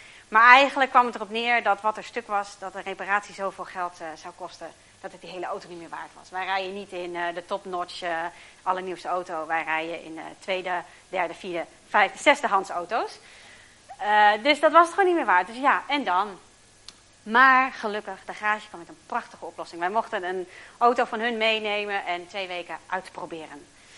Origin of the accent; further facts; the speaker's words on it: De Wijk, Drenthe, Netherlands; En wij komen uit De Wijk. Dat ligt bij Meppel in de buurt.